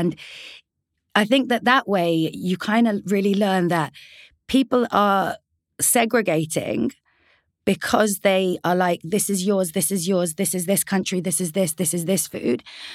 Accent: United Kingdom; I'm British Afghan.

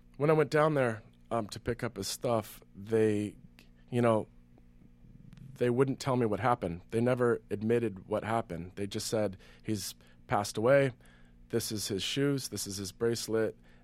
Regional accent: California, United States; I'm from Northern California

